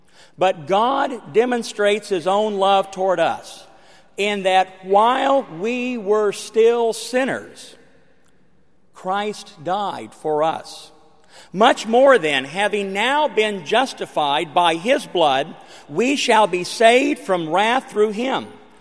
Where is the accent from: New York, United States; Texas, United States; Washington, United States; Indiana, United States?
Texas, United States; Houston; also born or lived in St. Louis, United States; that I've had the chance in my life to live both in a major metropolitan city like St. Louis. I grew up in Houston.